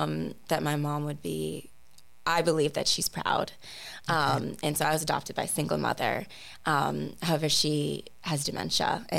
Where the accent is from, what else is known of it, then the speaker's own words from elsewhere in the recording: Uganda; brought a lot of culture home with us and a lot of Ugandan values within our family. And I have older sisters who are also born and raised in Uganda.